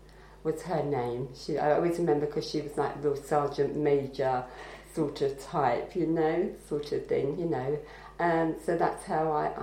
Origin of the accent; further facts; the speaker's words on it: Westminster, London, United Kingdom; I was born in Westminster, and I've lived here all my life. My parents were also born in Westminster